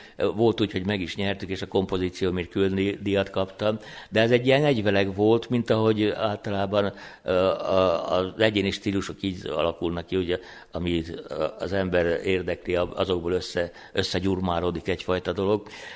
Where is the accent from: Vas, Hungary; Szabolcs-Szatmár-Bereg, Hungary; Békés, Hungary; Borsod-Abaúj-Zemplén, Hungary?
Vas, Hungary; Szombathely; Na most én Szombathelyen nőttem fel, ott kezdtem zenét tanulni.